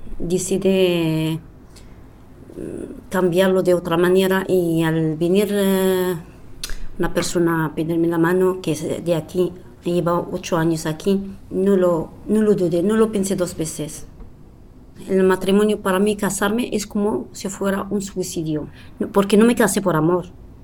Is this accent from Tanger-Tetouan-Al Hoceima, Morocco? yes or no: no; Marrakesh, Marrakesh-Safi, Morocco; moved away; also born or lived in Al Haouz; Nací en Marrakech. He nacido en un pueblo que se llama Al Haouz, pero he crecido en Marrakech, el centro.